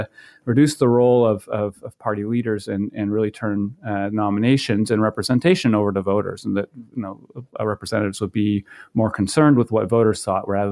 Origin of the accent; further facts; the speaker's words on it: Maine, United States; I grew up in Maine, and prior to going to graduate school, I worked on several campaigns in 2004 and 2006